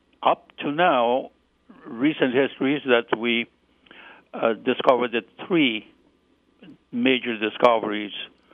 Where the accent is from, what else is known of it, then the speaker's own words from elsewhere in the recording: Rome, Lazio, Italy; now in Canada; I'm a native, and I grew up in Rome, Italy, until I immigrated to Canada in 1959. And I've been a Canadian, probably so, for the many, many years.